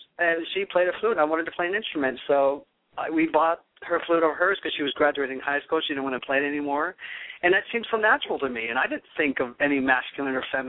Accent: Canton, Ohio, United States; And I grew up in Canton, Ohio, which is the Pro Football Hall of Fame city, you know, very, very Midwest, very blue collar, very right wing overall.

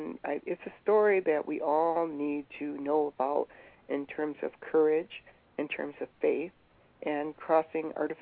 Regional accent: Adrian, Michigan, United States; I'm from Lenawee County, and always, as growing up in Adrian, we always knew the names of various people like Aunt Laura Haviland

